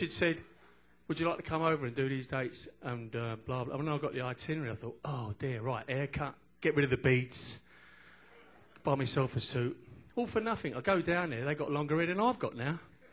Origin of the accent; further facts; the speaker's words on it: England, United Kingdom; The police obviously don't realise we're English.